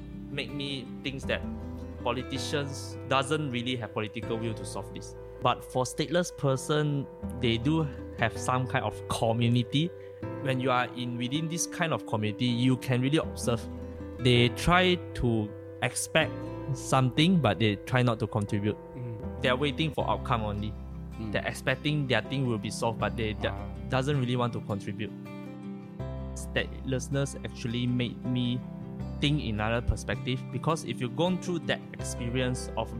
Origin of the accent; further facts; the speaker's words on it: Malaysia; I think that was my first time leaving Malaysia as a Malaysian.